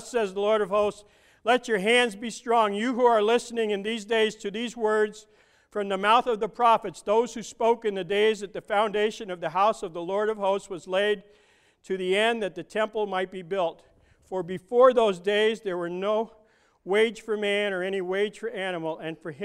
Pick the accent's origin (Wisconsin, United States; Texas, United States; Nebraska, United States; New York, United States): New York, United States; Brooklyn; When I grew up in Brooklyn, we used to play in the streets.